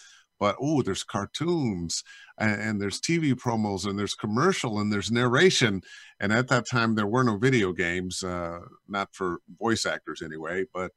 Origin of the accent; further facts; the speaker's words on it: Cleveland, Ohio, United States; moved away as an adult; Born and raised in Cleveland. I left when I was 18 to go to college in Minnesota.